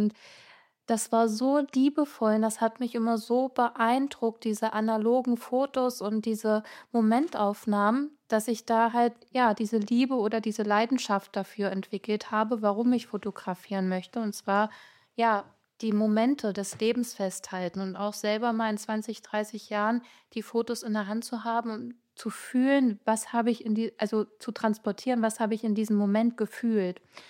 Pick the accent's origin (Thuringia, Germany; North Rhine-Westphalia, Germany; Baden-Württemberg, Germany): Thuringia, Germany; Heilbad Heiligenstadt; born there; Ja, ich bin gebürtig aus Heimat-Heiligenstadt, das ist Thüringen, das Eichsfeld.